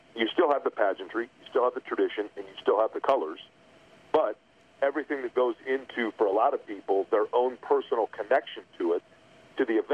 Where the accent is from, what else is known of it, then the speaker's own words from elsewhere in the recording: Midwest, United States; And, look, I love growing up in the Midwest